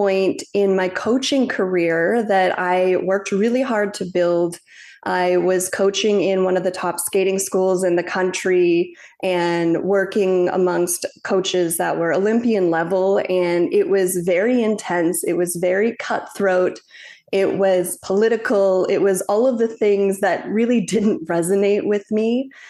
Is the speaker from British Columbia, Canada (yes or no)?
yes; British Columbia, Canada; So I grew up in Canada, in a small town outside of Vancouver.